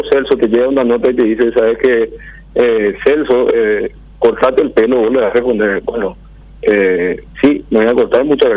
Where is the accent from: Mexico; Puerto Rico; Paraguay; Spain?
Paraguay; como ciudadano paraguayo